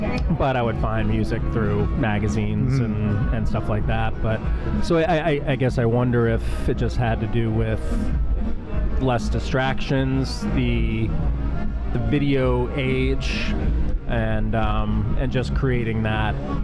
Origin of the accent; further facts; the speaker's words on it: Plymouth, New Hampshire, United States; So I grew up around Plymouth, New Hampshire, and all the bands were coming up to that area. I graduated in 92 in the high school.